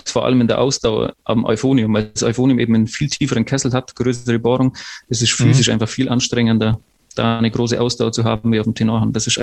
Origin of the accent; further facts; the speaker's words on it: Bavaria, Germany; now in Switzerland; vom Unterallgäu, wo ich aufgewachsen bin, war das keine 3 Stunden